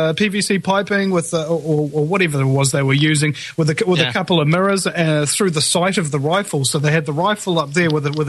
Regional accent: New Zealand; And it likewise goes for New Zealanders, because back in the old colonial times, we didn't have no supply routes or nothing.

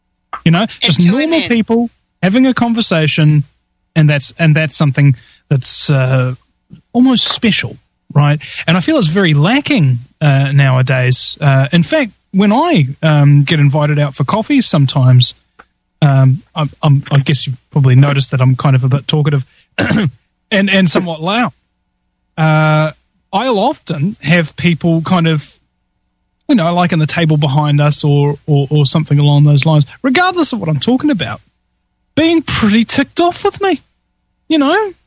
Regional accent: New Zealand; because I'm from New Zealand or something like that, does that give me some kind of special allure or appeal that I'm basically nowhere near you

